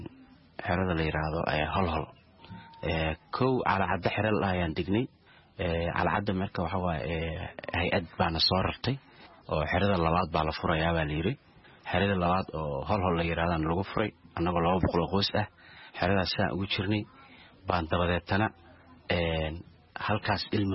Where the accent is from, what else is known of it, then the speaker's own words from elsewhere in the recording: Mogadishu, Banaadir, Somalia; born there; moved away; magaalada Muqdisho ku dhashay waxaan ka qaxay xamar 2006 aan ka qaxay xilligii dagaalka cadoonkii Ethiopia jiray